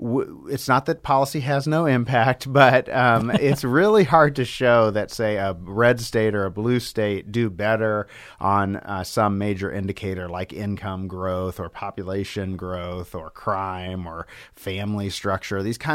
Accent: Missouri, United States; They're not going to be competitive in these southern states, in the outer South, like Missouri, my home state, or Tennessee or Kentucky or Oklahoma.

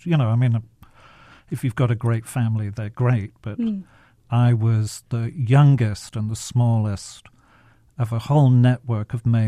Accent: England, United Kingdom; now in California, United States; Well, I'm from England, but I've lived in California for a long while

